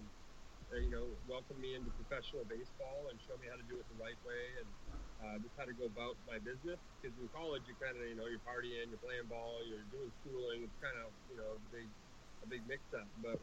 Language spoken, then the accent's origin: English; Canada; being Canadian.